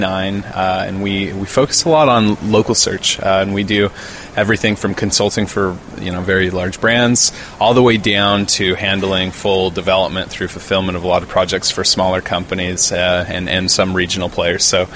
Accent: Burley, Idaho, United States; these experiences that I've had growing up in Burley, Idaho

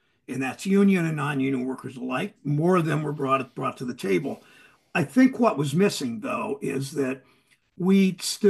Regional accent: Mansfield, Ohio, United States; I grew up in Mansfield, Ohio, a small industrial city

